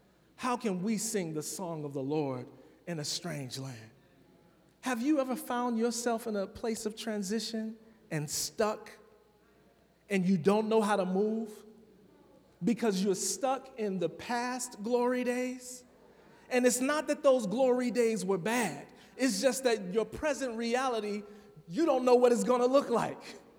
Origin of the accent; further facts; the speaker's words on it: Chicago, Illinois, United States; Now, the church I grew up in Chicago, Pentecostal church, we used to do something like on Tuesday nights and Friday nights when we had deliverance service